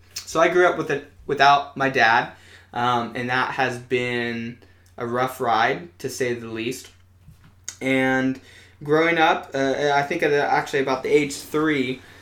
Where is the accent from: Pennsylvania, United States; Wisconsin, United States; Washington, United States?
Washington, United States; Renton; born there; I was born in the great state of Washington, and I was born in the Seattle-Tacoma metro area in a town called Renton. And I lived there for the first 3 years of my life.